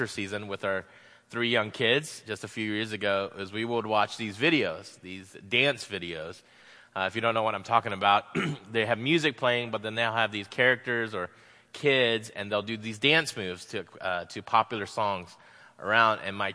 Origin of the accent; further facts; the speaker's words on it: Florida, United States; Growing up in Florida, anything under 60 is winter to me.